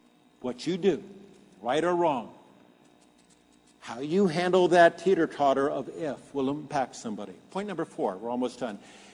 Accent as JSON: {"language": "English", "town": "Pasadena", "region": "California", "country": "United States", "tie": "born or raised there", "said": "I had the blessing of growing up in Pasadena."}